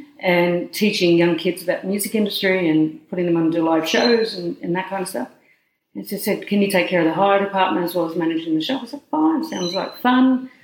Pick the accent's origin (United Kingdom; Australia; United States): Australia; Blacktown, New South Wales; now in Wynnum, Australia; I know. Born and bred in Blacktown and grew up in Cameron, so don't mess with the Westies. No, we moved up here.